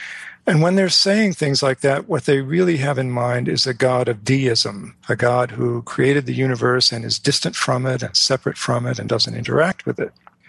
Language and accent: English; Charlotte, North Carolina, United States; born there; Well, I was born in the Bible Belt in Charlotte, North Carolina, raised by two Christian parents, one Catholic, the other Presbyterian.